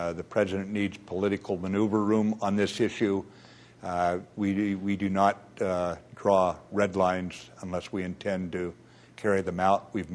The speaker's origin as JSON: {"language": "English", "region": "the American West", "country": "United States", "said": "I'm from the American West. We have forest fires out there."}